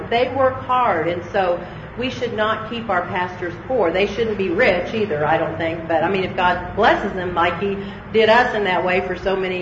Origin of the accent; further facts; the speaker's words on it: Oklahoma, United States; And I remember being a pastor's daughter growing up in Oklahoma.